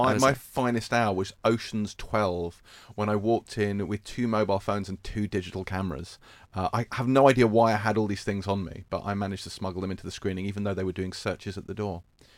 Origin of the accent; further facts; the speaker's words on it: United Kingdom; being British